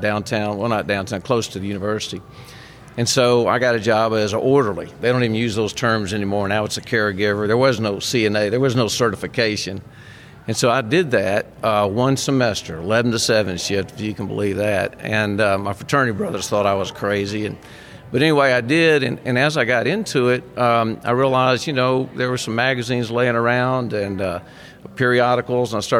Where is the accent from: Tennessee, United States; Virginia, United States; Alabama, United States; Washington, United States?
Tennessee, United States; Nashville; My hometown, Nashville, Tennessee. I get to come back to my hometown, so...